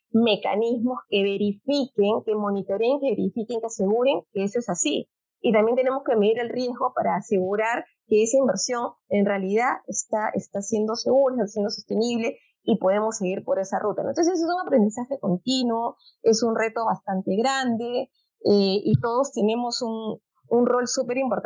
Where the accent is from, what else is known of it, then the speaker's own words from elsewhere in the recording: Peru; esas ventajas que tenemos como peruanos